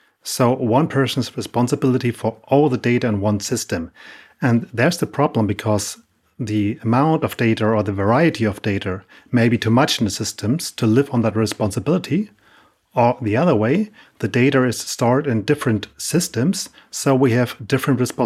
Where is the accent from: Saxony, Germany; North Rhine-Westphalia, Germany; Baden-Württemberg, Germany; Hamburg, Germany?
Hamburg, Germany; English is a second language; I'm from Hamburg, Germany.